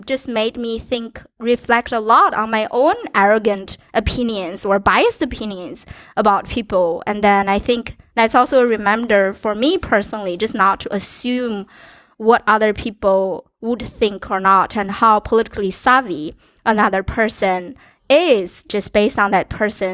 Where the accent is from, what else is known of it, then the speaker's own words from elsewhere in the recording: China; just growing up in China, I feel like I have a pretty good grasp on just how these normal, ordinary people